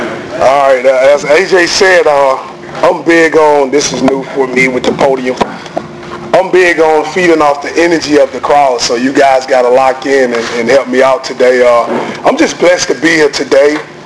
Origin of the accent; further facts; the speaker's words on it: Prichard, Alabama, United States; I grew up in Pritchard, Alabama, stayed in a two-bedroom house with 15 people.